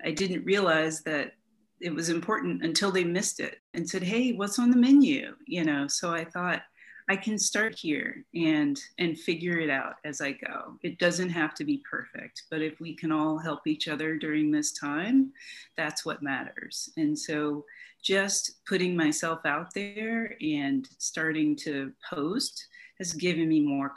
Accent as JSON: {"language": "English", "region": "the South", "country": "United States", "tie": "born or raised there", "said": "And growing up in the South, it was something that you didn't normally talk about outside of your home."}